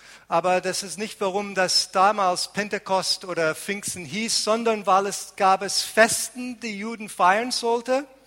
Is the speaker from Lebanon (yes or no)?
yes; Lebanon; Und ich bin in Libanon teilweise aufgewachsen.